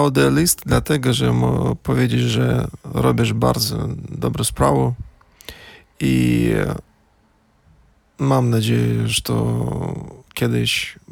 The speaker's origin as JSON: {"language": "Polish", "country": "Belarus", "second_language": "Polish", "said": "jestem z Białorusi, mam nadzieję, może przez pół roku będę mieszkać w Warszawie"}